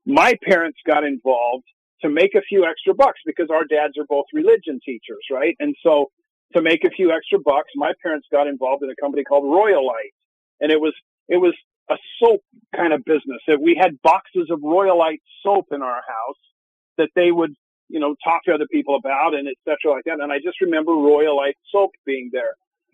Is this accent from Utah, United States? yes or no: yes; Orem, Utah, United States; One of them is we're both from Orem, Utah.